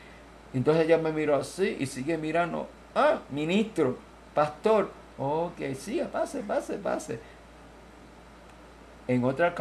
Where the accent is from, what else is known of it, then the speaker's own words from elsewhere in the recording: Puerto Rico; yo soy Puerto Rico.